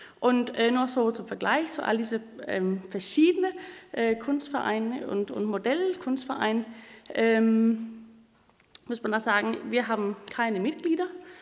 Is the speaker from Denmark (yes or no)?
yes; Copenhagen, Capital Region of Denmark, Denmark; ich bin aus Kopenhagen, wie gesagt